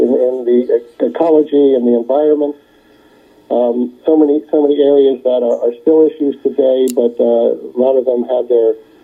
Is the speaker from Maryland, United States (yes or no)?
yes; Baltimore, Maryland, United States; when I was a teenager growing up in Baltimore, Maryland, I never quite felt that I fit